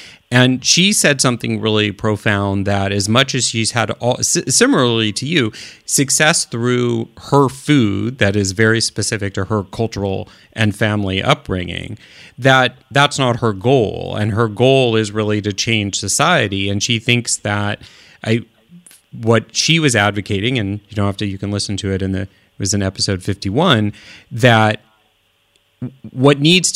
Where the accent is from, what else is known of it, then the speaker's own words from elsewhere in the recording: Midwest, United States; also born or lived in Oakland, United States; because I grew up in the Midwest. My family's from the East Coast.